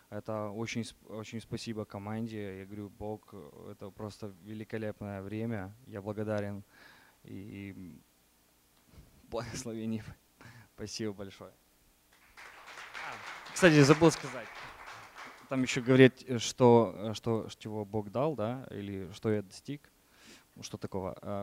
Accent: Boston, Massachusetts, United States; Я сам из Бостона, возле Бостона практически.

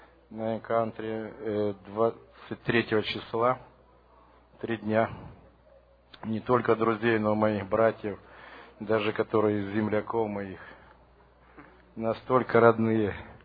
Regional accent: Portland, United States; я из Портленда.

